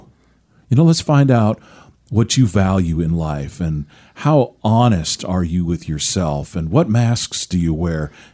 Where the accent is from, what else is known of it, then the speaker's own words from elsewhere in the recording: Seattle, Washington, United States; I mean, I think about this 14-year-old up there Seattle area.